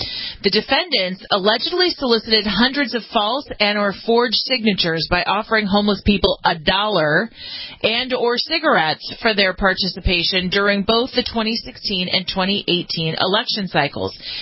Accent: Los Angeles, California, United States; this is out of Los Angeles, out of my hometown

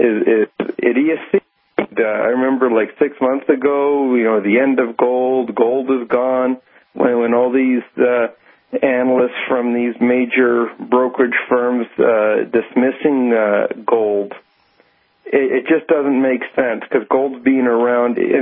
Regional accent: British Columbia, Canada; I'm from British Columbia originally.

